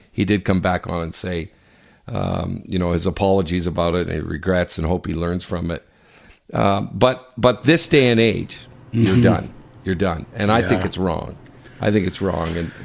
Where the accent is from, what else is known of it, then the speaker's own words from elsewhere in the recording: Canada; we're Canadian